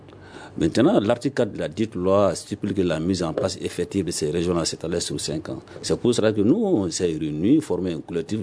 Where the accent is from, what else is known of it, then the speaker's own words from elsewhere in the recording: Mali; je suis un Malien